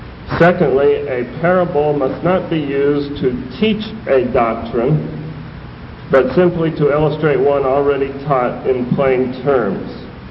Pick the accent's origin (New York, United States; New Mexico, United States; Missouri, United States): New Mexico, United States; But as you know, I am from New Mexico. We call it the land of enchantment.